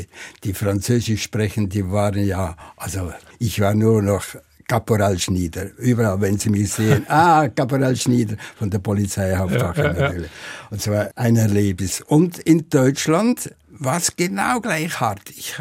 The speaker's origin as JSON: {"language": "German", "country": "Switzerland", "said": "ja, als Schweizer kenne ich das nicht so gut"}